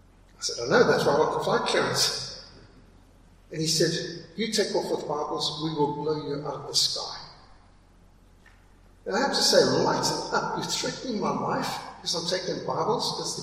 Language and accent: English; Zimbabwe; So I found this chap, and I'm from Rhodesia, and immediately there was a rapport